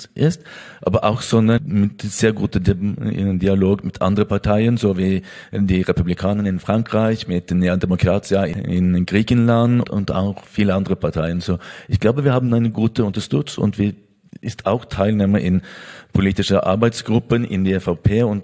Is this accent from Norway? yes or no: yes; Norway; German is a second language; ich bin Norweger.